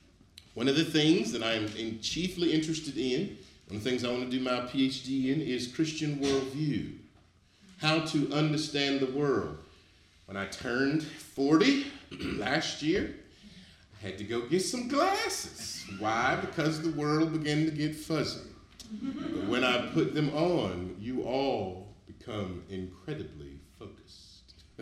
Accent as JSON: {"language": "English", "region": "North Carolina", "country": "United States", "tie": "born or raised there", "said": "I grew up in the Baptist Church in North Carolina, the Black Baptist Church in North Carolina, and they kept us in the Word."}